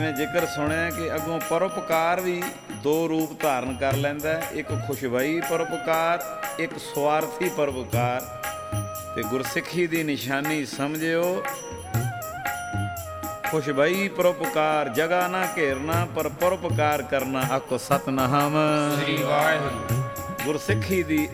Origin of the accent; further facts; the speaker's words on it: Amritsar, Punjab, India; ਅਸੀਂ ਅੰਮ੍ਰਿਤਸਰ ਦੇ ਹਾਂ ਆਪ ਜੀ ਦੇ ਦਾਸ ਗਰੀਬ ਤਰਨ ਤਾਰਨ ਰੋਡ 'ਤੇ ਗਿਲਵਾਲੀ ਪਿੰਡ ਹੈ